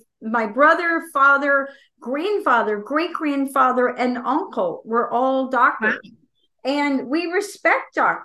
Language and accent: English; Savannah, Georgia, United States; I grew up in Savannah out in the sunshine.